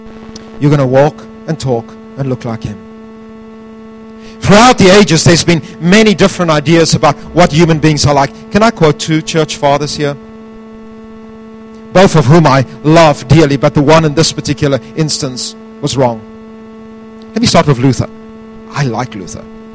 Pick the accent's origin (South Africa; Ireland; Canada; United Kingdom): South Africa; now in United States; Very often when I tell people, I'm from South Africa